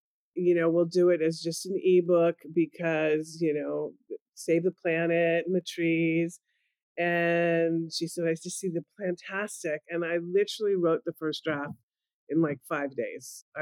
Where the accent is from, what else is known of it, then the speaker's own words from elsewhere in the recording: Petaluma, California, United States; I grew up in the Bay Area, a small town called Petaluma, which is north of San Francisco.